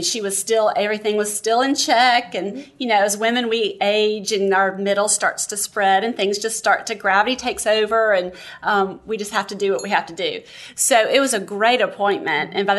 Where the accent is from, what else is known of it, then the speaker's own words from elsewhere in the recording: Greenville, United States; So basically, I'm from Greenville, and I am the mother of two children